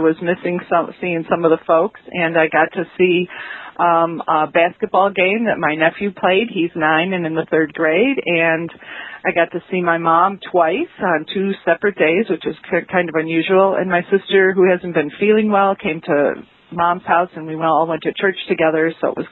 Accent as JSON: {"language": "English", "town": "Wheeling", "region": "Illinois", "country": "United States", "said": "from Wheeling, Illinois."}